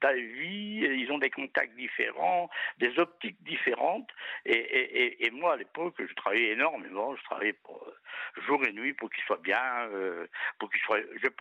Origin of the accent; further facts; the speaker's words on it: Brittany, France; first language Breton; French is a second language; Et puis moi, je parle breton. Je suis breton. Non, avant d'aller à l'école, je ne parlais que breton.